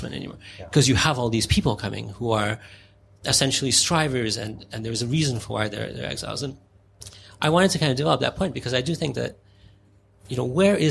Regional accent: Murmansk, Murmansk Oblast, Russia; moved away; I'm from Murmansk, up in the north.

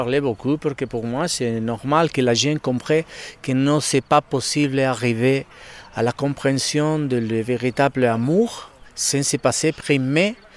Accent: Barcelona, Catalonia, Spain; born there; French is a second language; Si, je suis espagnol, je suis né en Barcelone.

